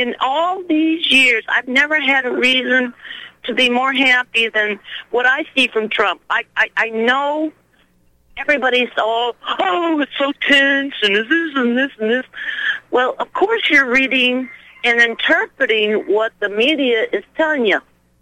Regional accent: Michigan, United States; now in Houston, United States; I'm from Michigan. I went to New York, New Jersey. I did my X-ray school over there.

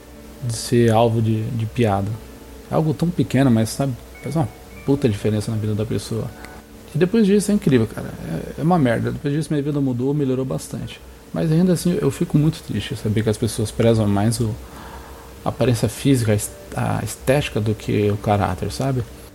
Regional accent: Brazil; born there; graças a Deus eu nasci aqui no Brasil

